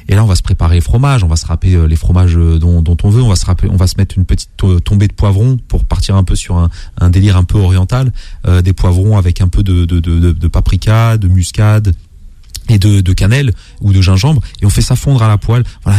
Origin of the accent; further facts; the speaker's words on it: La Bourboule, Auvergne-Rhône-Alpes, France; mon terroir préféré à la base, c'est l'Auvergne. Je suis un Auvergnat de jeunesse.